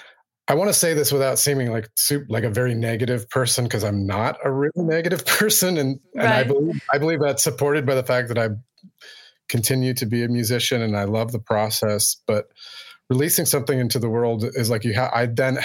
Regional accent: United States; I'm an American musician currently residing in Massachusetts, Greenfield, Massachusetts.

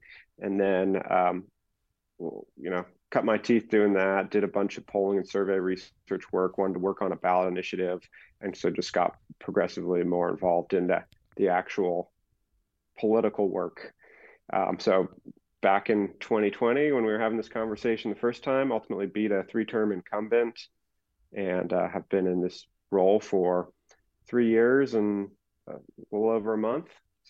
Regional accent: Corralitos, California, United States; I grew up actually out in Corralitos, where my parents still are. I went to Mount Madonna School and then Aptos Junior High.

